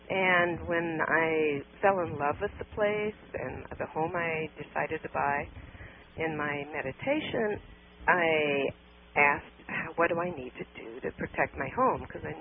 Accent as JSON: {"language": "English", "town": "Glendale", "region": "California", "country": "United States", "tie": "born there", "said": "I was born here in California in Glendale when it was this lovely, lovely area with trolley cars and no smog."}